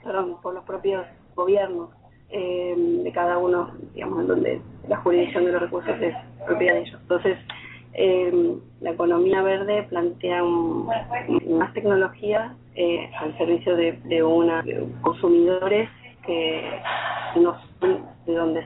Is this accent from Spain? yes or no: no; Argentina; entonces somos argentinos, hay muy pocos